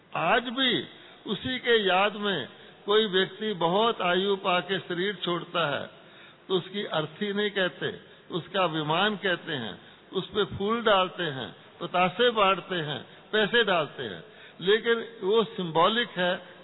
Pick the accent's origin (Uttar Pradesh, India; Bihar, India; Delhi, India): Delhi, India; मैं दिल्ली का रहने वाला हूँ